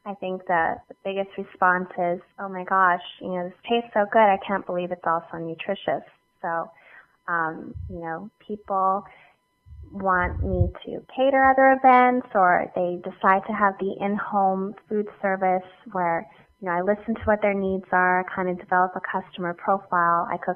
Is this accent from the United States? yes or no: no; Canada; being a Canadian isn't a challenge. I love it